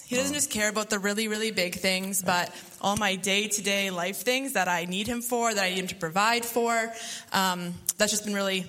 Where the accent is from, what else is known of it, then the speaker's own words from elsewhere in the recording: Prince Albert, Saskatchewan, Canada; I am from Prince Albert, Saskatchewan, and I've been at Harvest City for about, I think, 9 to 10 years so far.